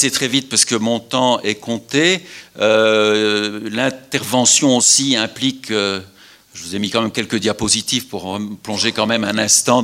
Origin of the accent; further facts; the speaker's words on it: Belgium; Je peux dire 76 puisqu'on est en Suisse et que je suis belge.